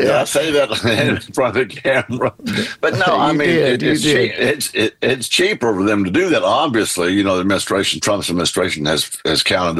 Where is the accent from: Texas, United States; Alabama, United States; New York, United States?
Texas, United States; You know, I'm a Texan. I guess I'm old school.